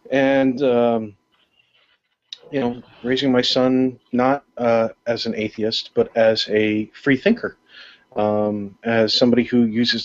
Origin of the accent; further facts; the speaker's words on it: New York, United States; also born or lived in Maryland; I was born in Maryland, actually. Raised in New York, which probably explains a lot.